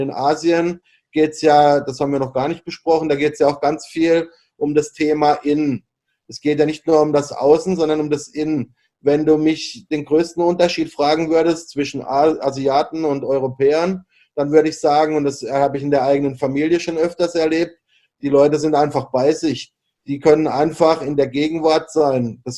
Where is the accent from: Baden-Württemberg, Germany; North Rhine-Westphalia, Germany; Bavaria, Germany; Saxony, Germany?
Baden-Württemberg, Germany; Freiburg; Ich komme halt aus Freiburg, das ist eine schöne kleine Stadt, da fahre ich auch heute noch gerne hin.